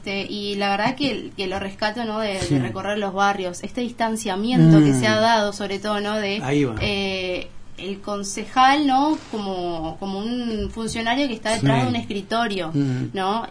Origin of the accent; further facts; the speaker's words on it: Eldorado, Misiones, Argentina; Bueno, nací, crecí en El Dorado, me fui a estudiar y volví, porque yo siempre sentí que El Dorado era mi casa, siempre la sentí como mi hogar.